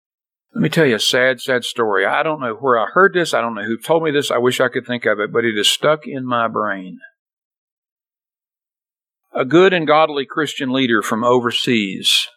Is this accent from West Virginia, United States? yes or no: yes; Crab Orchard, West Virginia, United States; I came from Poduck Holler, West Virginia, known as Crab Orchard, West Virginia. I literally grew up in several different hollers in the hills of West Virginia.